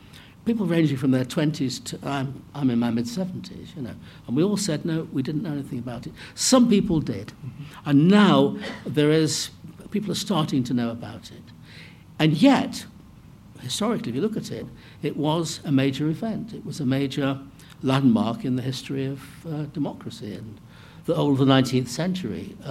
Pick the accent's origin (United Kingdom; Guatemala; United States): United Kingdom; Manchester, North West England; I grew up in Manchester, and many of us that did knew nothing about it.